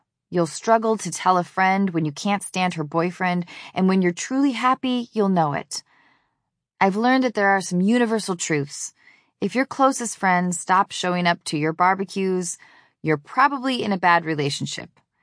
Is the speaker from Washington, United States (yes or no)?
yes; Edmonds, Washington, United States; When I say I'm from Seattle, it always feels misleading. Moving to Edmonds felt a little bit like moving to anywhere USA.